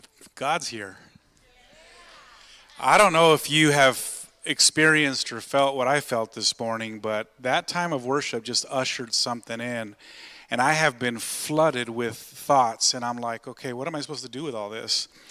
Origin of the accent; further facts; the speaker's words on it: Washington, United States; I grew up in Washington State in farm country, and there was no such thing as a barn that was just there for decoration.